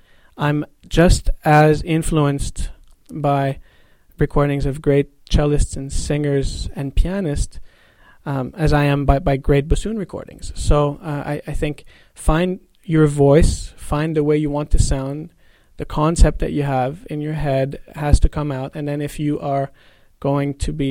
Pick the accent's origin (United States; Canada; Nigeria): Canada; Montreal, Quebec; I'm originally from Montreal. I grew up in Montreal. I went to school there for my undergrad.